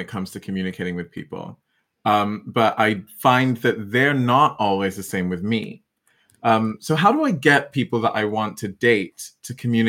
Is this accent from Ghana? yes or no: yes; Ghana; I'm Ghanaian by origin, moved around a lot, but like I'm Ghanaian. And so very West African upbringing.